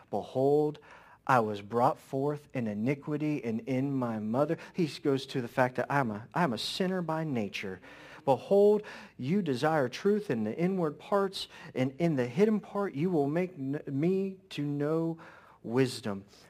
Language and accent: English; Wooster, Ohio, United States; I'm from Worcester, Ohio, and we're known for our Worcester brushes.